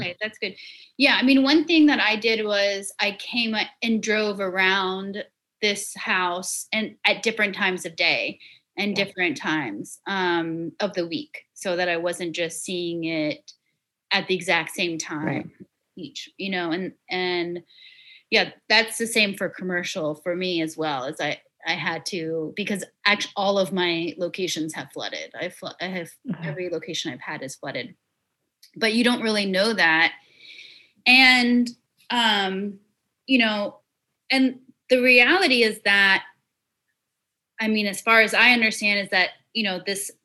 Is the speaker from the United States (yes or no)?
yes; Lafayette, Louisiana, United States; I'm from originally from Lafayette. I've gone through a lot of storms